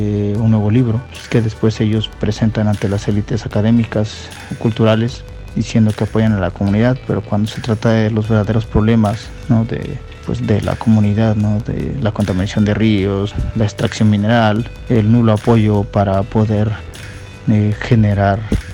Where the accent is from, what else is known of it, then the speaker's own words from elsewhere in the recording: San Juan Copala, Oaxaca, Mexico; Soy originario de San Juan Copala, en el municipio de Juzlahuaca, en Oaxaca. Soy indígena triqui.